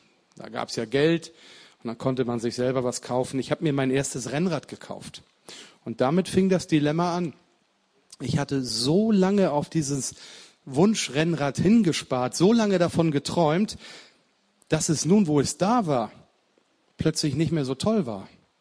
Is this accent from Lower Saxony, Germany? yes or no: yes; Lower Saxony, Germany; born there; now in Hamburg, Germany; ich bin gebürtiger Niedersachse und komme aber jetzt aus Hamburg, das haben wir ja schon gesagt.